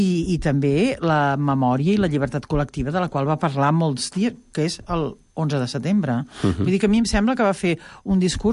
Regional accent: Mataró, Catalonia, Spain; Per exemple, a Mataró, jo vinc de Mataró

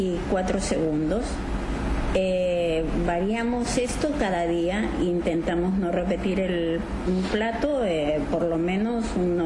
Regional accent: Peru; vamos poniendo platos de mi país, que soy de Perú

